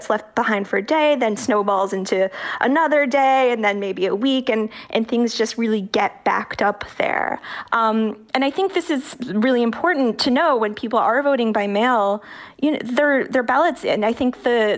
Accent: New York, United States; So it's a big mix, including my home state of New York.

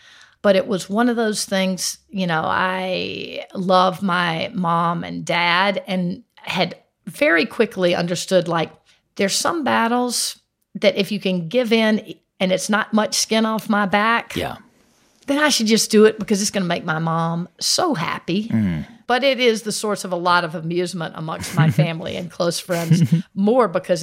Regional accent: Greenville, United States; You know, I really loved growing up in Greenville. It was, at the time, a great place for me. It's a small place. I could ride my bike everywhere.

